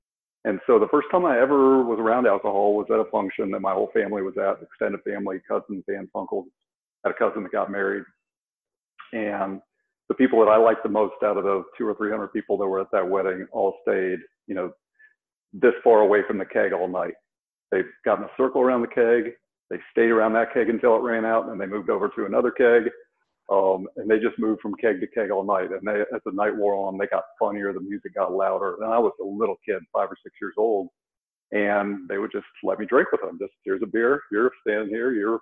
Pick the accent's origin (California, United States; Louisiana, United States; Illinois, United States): Illinois, United States; Moline; born there; I was born in the Midwest. I was born in a little river town in Illinois, Moline, Illinois. And we moved quite a bit when I was a kid.